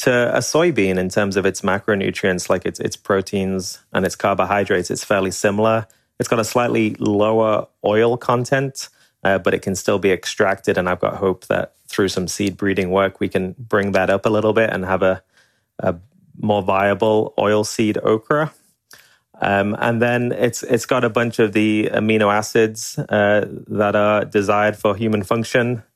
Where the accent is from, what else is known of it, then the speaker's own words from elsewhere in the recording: North West England, United Kingdom; now in Asheville, United States; So yeah, I'm definitely British and I grew up just north of Liverpool, northwest England, but I've been living in North Carolina, Asheville, North Carolina for the last 6 years.